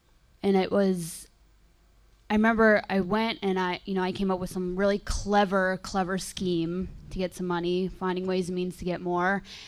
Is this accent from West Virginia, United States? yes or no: no; Pittsburgh, Pennsylvania, United States; moved away as an adult; now in London, United Kingdom; Well, first of all, I'm from Pittsburgh, Pennsylvania. I just came to London not that long ago.